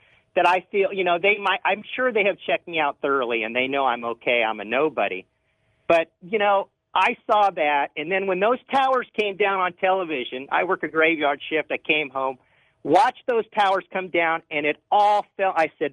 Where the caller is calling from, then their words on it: Blackhawk, California, United States; I'm calling from Blackhawk, California.